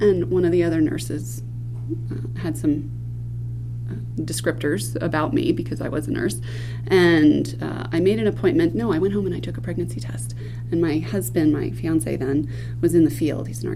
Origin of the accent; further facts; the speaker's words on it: New Jersey, United States; So I emigrated out here from New Jersey on purpose, and my husband came from Oklahoma.